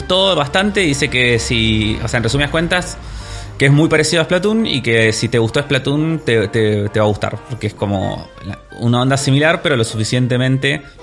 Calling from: Costa Rica; Soy de Costa Rica, bien, pero actualmente estoy estudiando en España

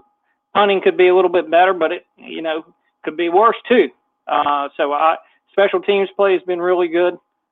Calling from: Virginia, United States; Hey, Kyle … I'm calling you from Virginia.

